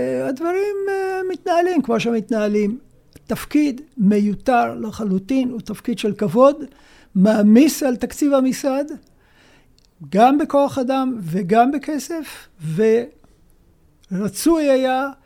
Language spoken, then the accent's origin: Hebrew; Jerusalem, Jerusalem District, Israel; אני גדלתי בשכונה שהמרחק בין להיות נורמטיבי לבין להיות בעולם הפשע הוא בעובי של סכין גילוח